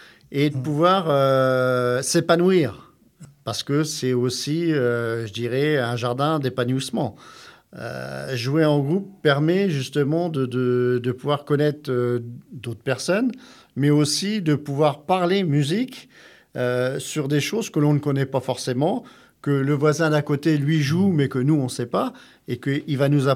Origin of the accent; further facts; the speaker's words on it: Alençon, Normandy, France; moi, je viens d'Alençon. Et ça fait déjà pas mal d'années que j'habite à Alençon.